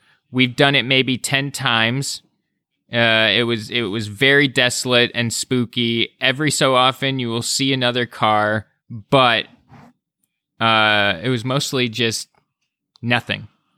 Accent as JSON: {"language": "English", "town": "San Diego", "region": "California", "country": "United States", "tie": "born or raised there", "said": "back to my hometown of San Diego."}